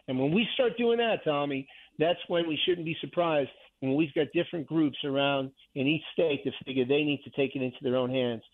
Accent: New York City, New York, United States; New York City, my hometown, which I'm ashamed of at this point.

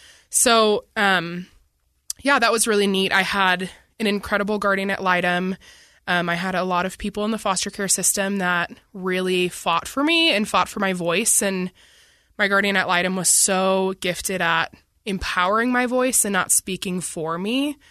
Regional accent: Bloomington, Minnesota, United States; Yeah, I grew up in Minnesota. I grew up in a suburb like about 15 minutes from Minneapolis called Bloomington, Minnesota. And I spent 14 years there. So that's where I claim to be from. That's home to me.

